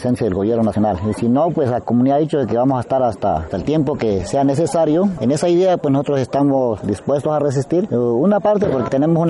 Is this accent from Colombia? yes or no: yes; Colombia; todas esas cosas que nosotros necesitamos como colombianos